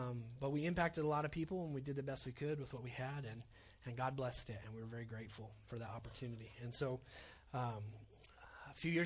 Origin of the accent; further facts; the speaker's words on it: Oklahoma, United States; I grew up on an Indian reservation.